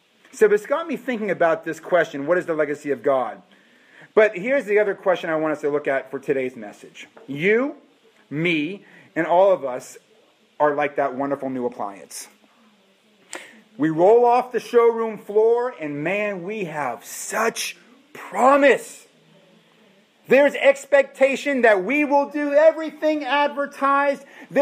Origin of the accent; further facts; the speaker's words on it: Massachusetts, United States; You know, in states, I'm from Massachusetts, there's a thing called a lemon law.